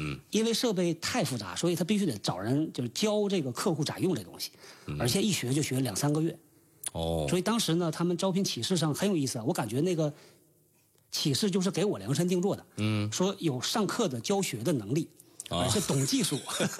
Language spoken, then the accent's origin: Chinese; Northeast China, China; 我的母校呢是东北师范大学，在长春，在吉林省。所以我也是个东北人